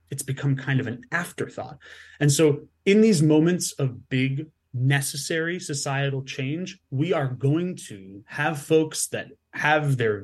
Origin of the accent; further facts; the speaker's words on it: New York City, New York, United States; I'm born and raised in New York City, so my version of like that visual pollution was just noise pollution.